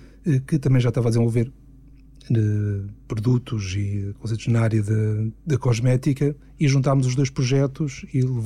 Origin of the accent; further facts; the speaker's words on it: São Cosmado, Centro, Portugal; Sou de Viseu, de uma aldeia perto de Viseu.